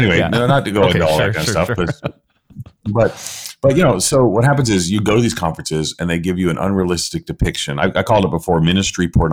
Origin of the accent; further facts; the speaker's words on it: United States; Daniel's Canadian, I'm American.